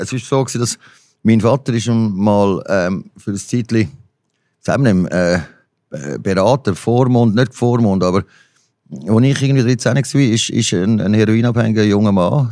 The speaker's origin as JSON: {"language": "German", "town": "Rapperswil", "region": "St. Gallen", "country": "Switzerland", "tie": "born or raised there", "moved": "as an adult", "lives_now": "Zurich, Switzerland", "said": "Ich bin in Rappi aufgewachsen, bin erst mit 20 da gekommen, nach Zürich."}